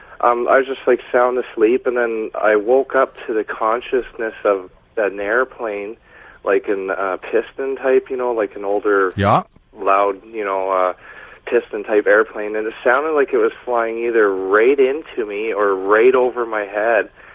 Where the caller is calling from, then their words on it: British Columbia, Canada; I'm calling from the Fraser Valley in British Columbia.